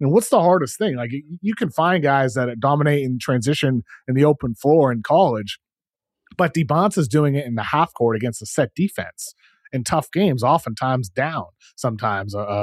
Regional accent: Brockton, Massachusetts, United States; I'm born and raised in Brockton, Massachusetts.

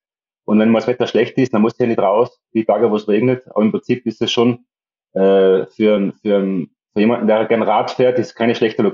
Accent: Tyrol, Austria; moved away as an adult; now in Spain; Und mein Vater ist dann nach Tirol gegangen, darum bin ich eigentlich in Tirol aufgewachsen und habe dann dort lange Zeit gelebt und bin jetzt ungefähr seit 15 Jahren beruflich in Mallorca stationär

